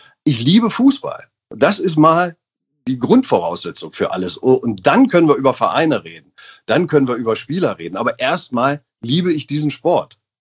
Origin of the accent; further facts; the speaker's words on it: Einbeck, Lower Saxony, Germany; born there; Ich bin ja in der Bierstadt geboren.